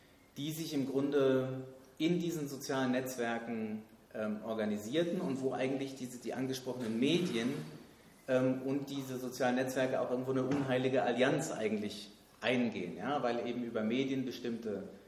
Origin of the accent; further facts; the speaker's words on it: Hesse, Germany; in der Wohnsiedlung, wo ich aufgewachsen bin, im Norden von Hessen